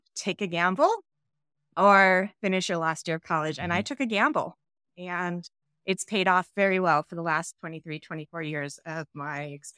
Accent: Olympia, Washington, United States; also born or lived in Idaho; Yeah, so I was born in Idaho. Raised in Olympia, Washington, and ended up graduating high school early.

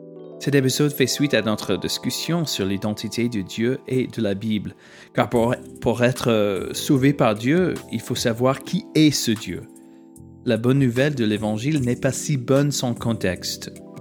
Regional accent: United States; accent: American; French is a second language; si vous êtes arrivé jusqu'ici, je vous remercie d'avoir supporté mon accent américain.

